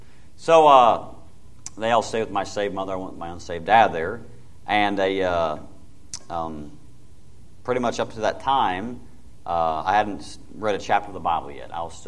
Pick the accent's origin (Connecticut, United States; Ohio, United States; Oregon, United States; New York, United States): Oregon, United States; Portland; I am from Portland, Oregon. Any case, I was born in 1982.